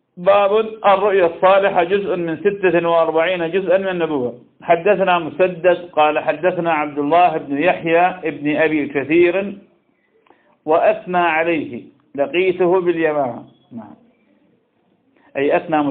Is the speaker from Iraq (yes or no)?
yes; Ramadi, Al Anbar, Iraq; كان شاب عندنا في الرمادي مسرف جدا بالسيئات